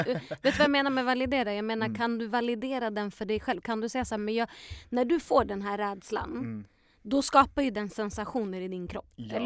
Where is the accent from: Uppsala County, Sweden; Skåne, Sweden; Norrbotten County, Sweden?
Uppsala County, Sweden; Uppsala; now in Stockholm, Sweden; Var så här 5 barn, jag är uppvuxen i Gottsunda i en förort.